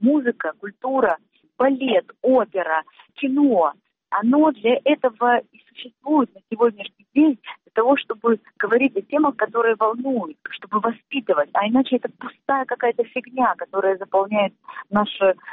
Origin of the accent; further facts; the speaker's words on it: Crimea, Ukraine; now in Kyiv, Ukraine; для меня дом, конечно, это все-таки Крым. Все-таки это ощущение родины 100%. Это там, где похоронены мои бабушки, дедушки и так далее.